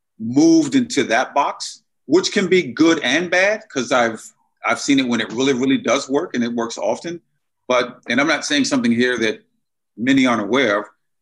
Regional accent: Virginia, United States; also born or lived in Maryland; I'm born and raised in Virginia. And then at the time going back and forth to Maryland, I had a place in Maryland.

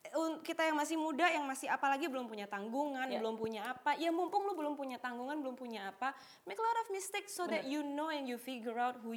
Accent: Yogyakarta, Special Region of Yogyakarta, Indonesia; now in Jakarta, Indonesia; karena aku kan orang Jogja, Mbak Judit. Kita baru pindah Jakarta tuh mungkin 3 bulanan yang lalu lah gitu.

